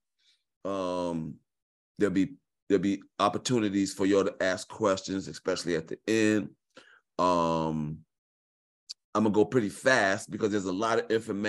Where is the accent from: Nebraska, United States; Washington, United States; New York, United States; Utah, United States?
New York, United States; born there; I was born in New York. I went to Morehouse, studied accounting.